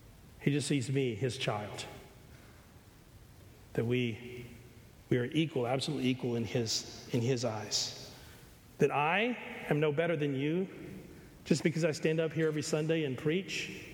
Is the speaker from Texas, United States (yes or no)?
yes; Pasadena, Texas, United States; I grew up in Pasadena, Texas, in the 1960s and 70s. And the same little community that my dad was born in, actually it was called Genoa.